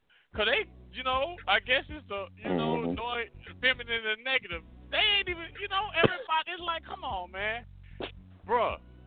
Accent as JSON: {"language": "English", "region": "Louisiana", "country": "United States", "lives_now": "California, United States", "said": "I'm in California now. You know I came from Louisiana"}